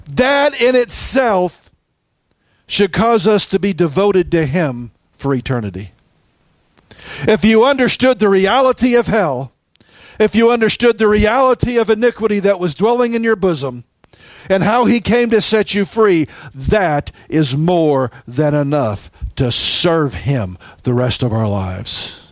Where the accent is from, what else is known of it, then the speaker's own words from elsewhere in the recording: the Ozarks, United States; I'm from the Ozarks. We have our own way of communicating.